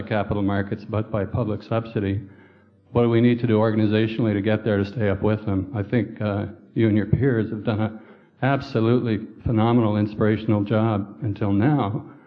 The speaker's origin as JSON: {"language": "English", "town": "Collingwood", "region": "Ontario", "country": "Canada", "said": "from Collingwood, Ontario, Canada."}